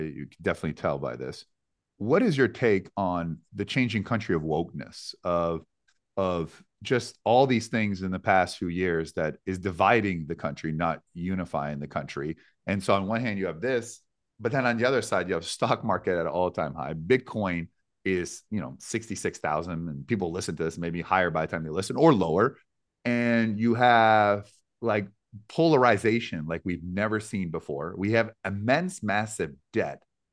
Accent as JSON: {"language": "English", "country": "Canada", "lives_now": "United States", "said": "and I'm originally from Canada. So I looked up, you know, I always tell people I was born in Canada, made in America."}